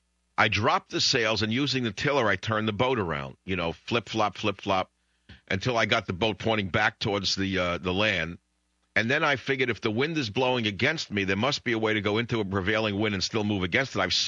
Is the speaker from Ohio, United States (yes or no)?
no; New York, United States; also born or lived in Hawaii; I lived there for a number of years, you know. You know what it's like for a kid from New York to go, like, to wind up